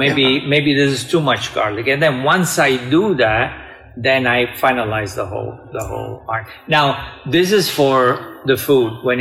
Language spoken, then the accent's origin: English; Palermo, Sicily, Italy; I was born in an island surrounded by ocean. Well, Mediterranean Sea, right? I'm from Palermo, Sicily.